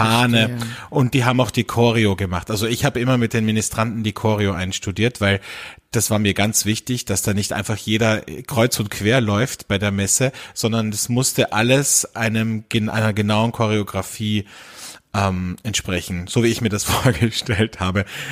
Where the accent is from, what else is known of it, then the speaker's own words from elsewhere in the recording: Carinthia, Austria; bei uns in Kärnten, wo ich herkomme, ursprünglich